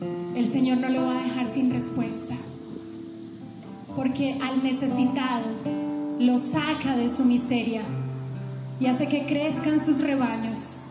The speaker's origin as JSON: {"language": "Spanish", "town": "Bogotá", "region": "Bogotá D.C.", "country": "Colombia", "said": "Yo soy bogotana y hace unos 8 meses o un poco más conocí a una mujer venezolana."}